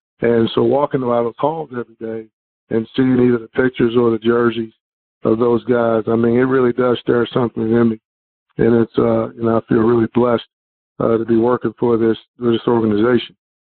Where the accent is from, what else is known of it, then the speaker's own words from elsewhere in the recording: Baltimore, Maryland, United States; The one place I hadn't worked in was my hometown, that's Baltimore.